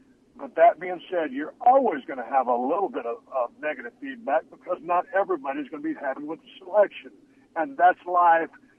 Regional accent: Texas, United States; I grew up in South Texas, water skiing and out there in the Intercoastal Canal in Port O'Connor, Texas.

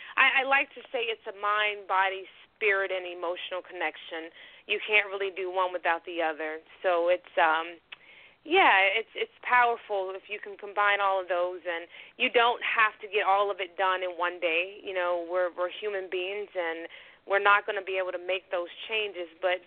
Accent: Pensacola, Florida, United States; born there; I am actually a true Southerner. I was born in Pensacola, Florida, where I currently reside. I grew up in a very loving, active family, and I'm very thankful for that.

